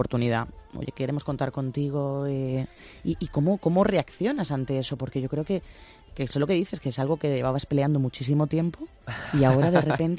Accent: Region of Murcia, Spain; es que soy de Murcia. Y la gente se extraña, ¿de Murcia? Pero si hablas bien y todo

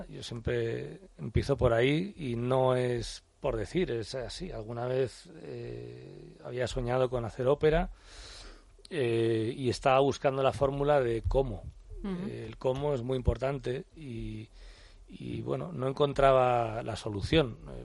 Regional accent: Bilbao, Basque Country, Spain; yo soy bilbaíno, con lo cual estoy en mi casa, estoy en mi tierra

